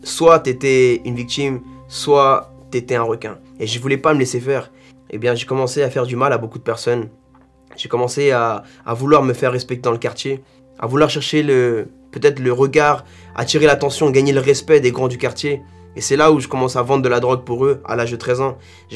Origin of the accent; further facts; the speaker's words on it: Paris, Île-de-France, France; j'ai 27 ans, je suis né en France, j'ai grandi à Paris.